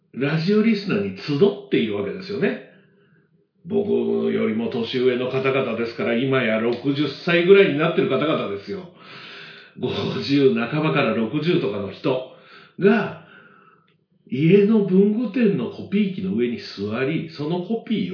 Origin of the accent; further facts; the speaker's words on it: Kyoto, Japan; 僕京都ですから KBS 京都ならバッチリ入るんですけど、